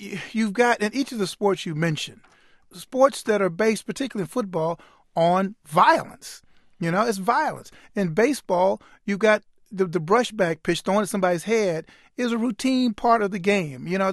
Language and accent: English; Chicago, Illinois, United States; The dream is over. I'm from Chicago.